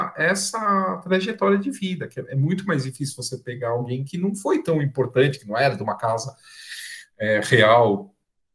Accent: São Paulo, Brazil; Eu sou nascido e criado em São Paulo e eu sou formado em arquitetura.

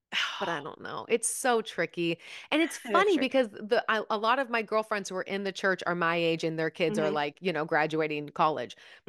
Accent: Carlsbad, California, United States; also born or lived in San Diego; I was born in San Diego, grew up in a little beach town, Carlsbad, Encinitas area. It was growing up like this little sleepy surf town.

